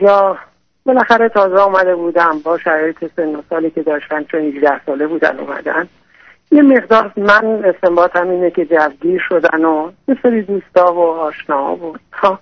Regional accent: Iran; moved away as an adult; now in Canada; ما 4 سال پیش هم از ایران آمدیم به کانادا

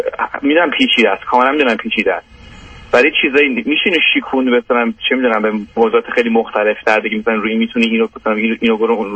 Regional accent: Iran; moved away; من از ایران اومدم

